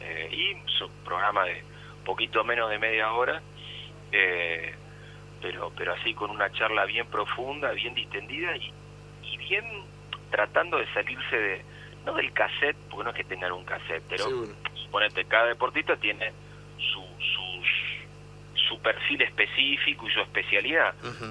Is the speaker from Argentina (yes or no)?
yes; Castelar, Buenos Aires Province, Argentina; me crié en Castelar, en el Gran Buenos Aires, donde en los años 70 los clubes tenían una vida frondosa y multitudinaria